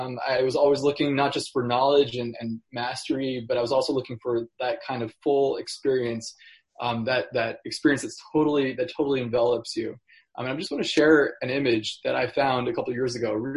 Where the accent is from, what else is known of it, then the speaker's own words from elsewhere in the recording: Silver Spring, Maryland, United States; Again, growing up in Silver Spring, I didn't have the same kind of central institutions.